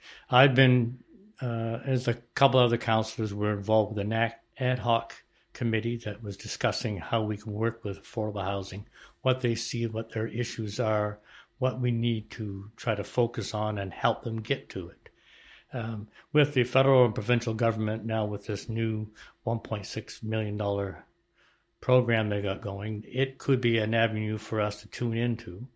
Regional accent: Sackville, New Brunswick, Canada; also born or lived in Dorchester; Well, I was born and raised in Sackville and lived in Dorchester for 7 years as I started raising my family and moved back to Sackville.

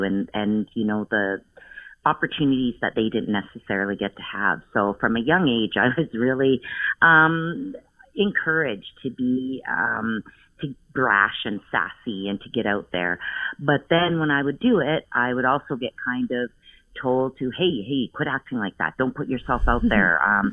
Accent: Williams Lake, British Columbia, Canada; I'm originally from the Williams Lake First Nation, but I've called the beautiful territory of the Kwaitli-Tene my home for on and off about 27 years.

